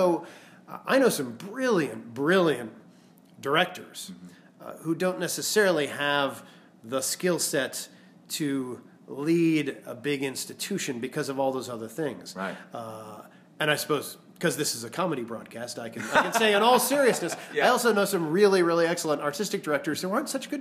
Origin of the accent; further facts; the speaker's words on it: Vermont, United States; move back to my home state of Vermont and start a theater there.